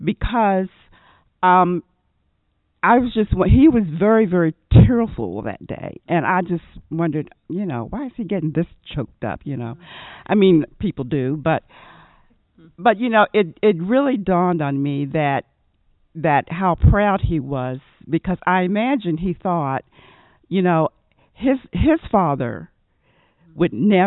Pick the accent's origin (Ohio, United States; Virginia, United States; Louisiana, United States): Virginia, United States; Charlottesville; As I told you before, I grew up in Charlottesville